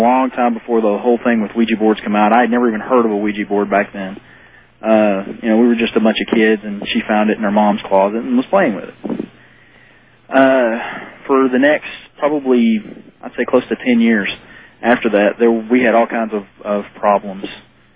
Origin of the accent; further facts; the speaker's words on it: Tulsa, Oklahoma, United States; I'm from Tulsa.